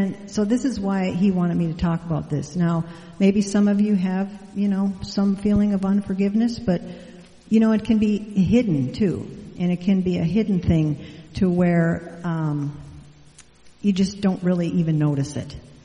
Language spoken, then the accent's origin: English; North Dakota, United States; I grew up in North Dakota, and I grew up on a farm, and I grew up about 9 miles from town, and I had to ride a school bus.